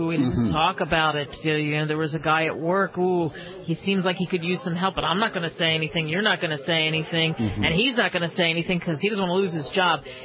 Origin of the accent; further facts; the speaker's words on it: Philadelphia, Pennsylvania, United States; Love that name, by the way. I'm from Philly.